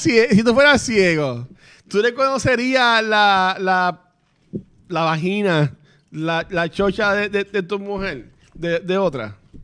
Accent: Canóvanas, Puerto Rico; yo que soy de Canóvana, yo le hago así a un tipo y él sabe que estoy diciendo indio de Canóvana.

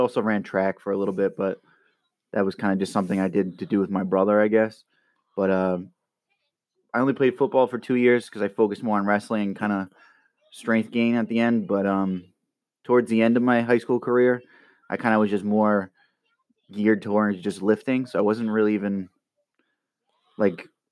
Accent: Cumberland, Rhode Island, United States; But yeah, born and raised in Cumberland.

